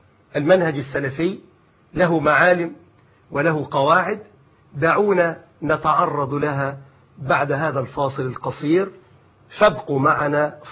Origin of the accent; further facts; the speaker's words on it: Egypt; أقول لك مثلا عندنا في مصر جماعة أنصار السنة